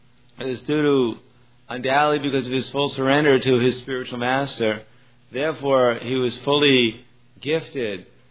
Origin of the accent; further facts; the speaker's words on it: New York, United States; So although I grew up in New York, I was terrified going to the temple there